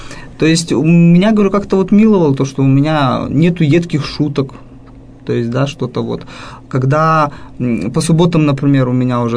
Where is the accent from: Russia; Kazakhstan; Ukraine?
Kazakhstan; в том числе у меня очень много друзей мусульман, родом я из Казахстана, да.